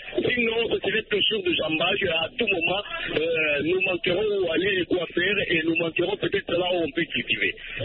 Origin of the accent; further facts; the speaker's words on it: DR Congo; Cette culture n'existe pas chez nous en RDC.